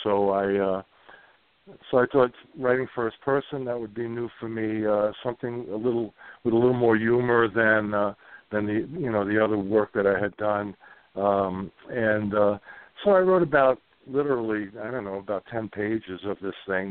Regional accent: Brooklyn, New York, United States; growing up in Brooklyn, Greg, people don't realize when you grow up as close to Coney Island as I did, that you, during the summer, we went to the beach literally every day.

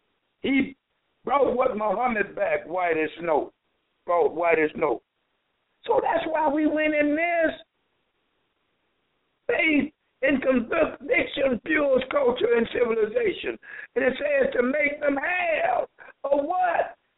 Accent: the South, United States; I never saw a Quran, never even heard of a Quran when I grew up in Jim Crow South.

